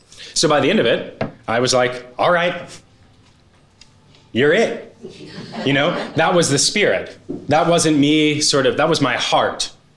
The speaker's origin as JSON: {"language": "English", "town": "Princeton", "region": "New Jersey", "country": "United States", "tie": "born or raised there", "said": "That's how I grew up in Princeton, and that's who I was at 21 years old."}